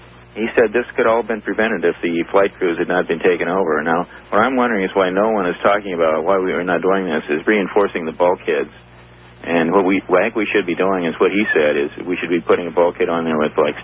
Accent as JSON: {"language": "English", "town": "Seattle", "region": "Washington", "country": "United States", "said": "I'm from Seattle."}